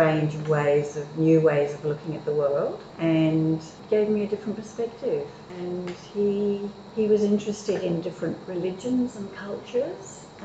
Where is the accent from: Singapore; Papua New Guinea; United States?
Singapore; I had an interesting childhood in that I was brought up in Singapore